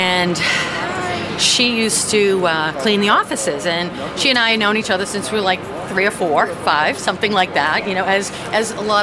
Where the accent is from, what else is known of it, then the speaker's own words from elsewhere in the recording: Boston, Massachusetts, United States; Growing up in the city, I grew up in Dorchester